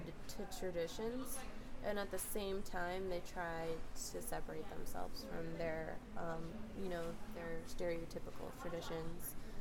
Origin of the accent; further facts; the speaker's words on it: Massachusetts, United States; I was never deployed, so I was in Maryland. I'm from Massachusetts.